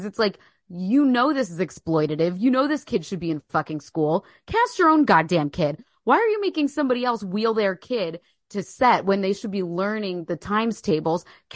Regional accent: Philadelphia, Pennsylvania, United States; We're both from Philly. Both born in Philly.

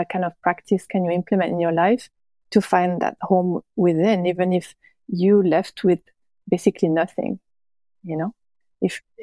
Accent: Switzerland; I come from Switzerland, and I feel like this upbringing has been for me very difficult to break from. It's a very specific country, and I always felt very claustrophobic over there.

